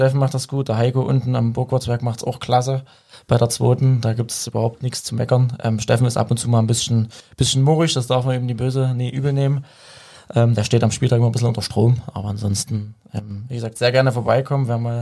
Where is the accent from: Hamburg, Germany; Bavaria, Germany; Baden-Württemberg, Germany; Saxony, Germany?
Saxony, Germany; Dresden; ich bin ja in Dresden aufgewachsen